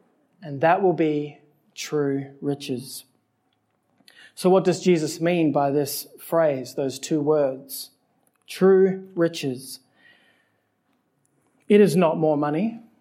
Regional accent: Adelaide, South Australia, Australia; also born or lived in Alice Springs; the church I grew up in here in Adelaide, my church in Alice Springs

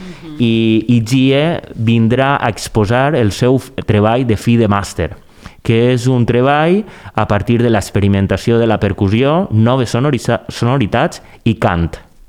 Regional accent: Villajoyosa, Valencian Community, Spain; de fet és del meu poble, de la Vila Joiosa

